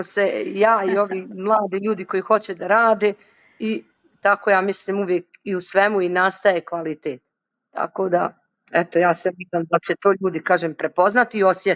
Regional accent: Teslić, Republika Srpska, Bosnia & Herzegovina; Ja dolazim iz Republike Srpske, iz Teslića grada. Grad Teslić, mali grad. Mali, ali sa mnogo duše

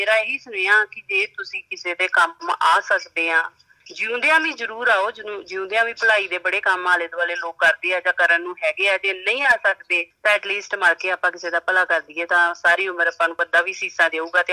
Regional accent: Punjab, India; ਮੈਂ ਪੰਜਾਬ ਤੋਂ ਮੈਂ ਬਿਲੋਂਗ ਕਰਦੀ ਹਾਂ

